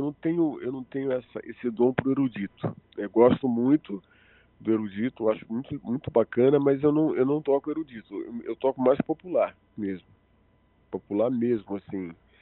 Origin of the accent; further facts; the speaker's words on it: Rio de Janeiro, Brazil; also born or lived in Natal; eu nasci em Natal. Então eu sou o único da família que sou potiguar. Depois eu fui criado no Rio de Janeiro.